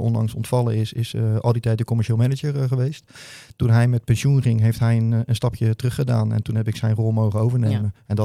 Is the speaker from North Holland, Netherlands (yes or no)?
no; Rotterdam, South Holland, Netherlands; now in Vlaardingen, Netherlands; Ja, ik ben geboren in Rotterdam bij de Kleiweg, bij het Sint-Franciscus ziekenhuis in de buurt. Ja. Daar wonen mijn ouders nog steeds in het ouderlijk huis. Ja. En zelf ben ik rond 2000 verhuisd naar Vlaardingen.